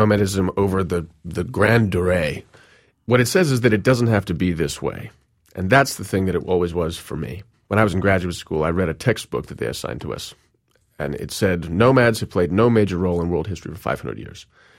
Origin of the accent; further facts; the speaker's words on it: New York City, New York, United States; It's hard to imagine growing up in New York City that you would want to spend more than a month moving across the tundra with reindeer.